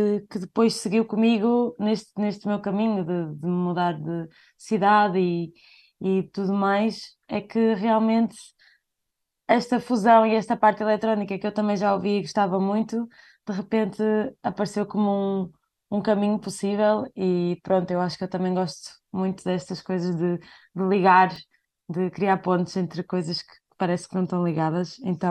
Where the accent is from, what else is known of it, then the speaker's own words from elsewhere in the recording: Bragança, Portugal; Eu cresci na cidade, em Bragança, mas muito à volta do meio rural, porque os meus avós viviam lá e o meu avô ainda vive.